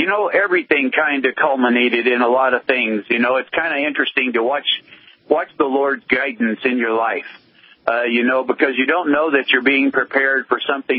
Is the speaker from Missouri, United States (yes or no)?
no; Montana, United States; Well, I guess I grew up pretty much in Montana, and my dad could see.